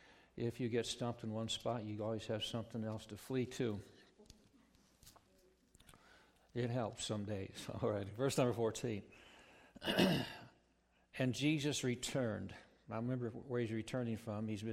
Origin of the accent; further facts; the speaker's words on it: Council Bluffs, Iowa, United States; As most of you know, Council Bluffs is my hometown.